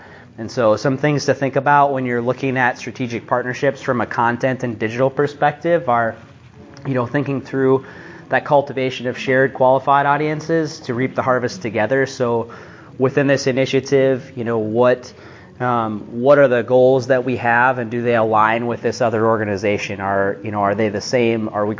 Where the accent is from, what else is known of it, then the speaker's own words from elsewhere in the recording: Minnesota, United States; I'm from Minnesota.